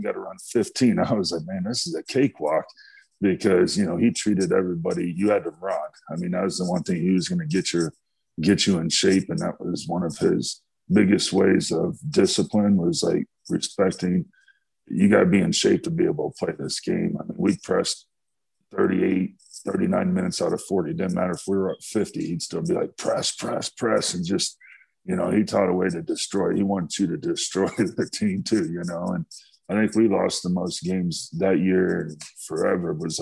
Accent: Indiana, United States; That's what I was kind of used to, you know, growing up in Indiana.

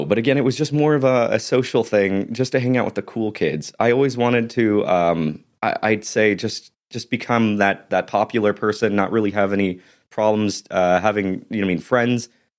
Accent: Japan; trying to tell them that I came from Japan, it was just, it sounded like I was just making things up.

